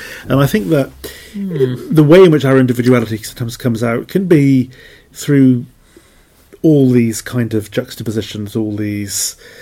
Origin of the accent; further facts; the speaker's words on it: Cardiff, Wales, United Kingdom; where I used to live when I grew up in Cardiff.